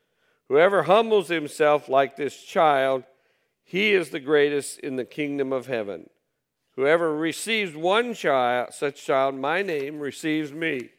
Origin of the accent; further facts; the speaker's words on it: Decatur, United States; I grew up here in Decatur, but I moved away for 30 years. I came back because I missed the smell.